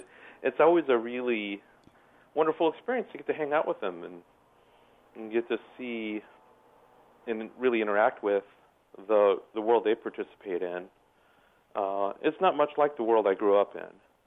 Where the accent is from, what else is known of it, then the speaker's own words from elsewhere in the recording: Minnesota, United States; I was mostly thinking of the kinds of people I grew up with in Minnesota and knew in the Midwest, knew in North Dakota and Wisconsin, Iowa and Illinois, other places I've spent a lot of time.